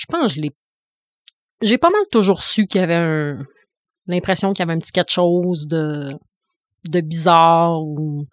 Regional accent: Saguenay, Quebec, Canada; also born or lived in Montreal; je viens du Saguenay. J'ai vieilli là jusqu'à un petit peu avant mes 20 ans. Puis je suis sortie 10 ans à Montréal faire mes études

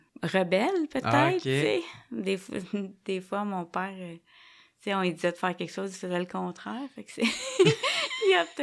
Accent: Quebec, Canada; also born or lived in New York; pour qu'on naisse au Québec. Fait que moi, je suis québécoise. Mmh. Tu sais, je suis née en juillet, après ça, on est reparti tout de suite.

